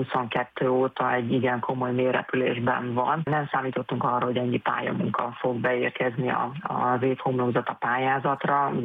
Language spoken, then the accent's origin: Hungarian; Szolnok, Jász-Nagykun-Szolnok, Hungary